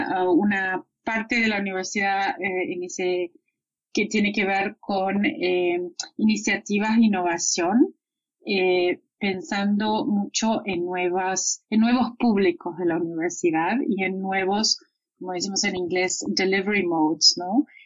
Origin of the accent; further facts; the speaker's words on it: Argentina; now in United States; Yo soy argentina, de origen, radicada en Estados Unidos hace más de 20 años, comunicándome hoy con ustedes desde Buenos Aires, donde vine a visitar a mis padres 15 días a trabajar de manera remota.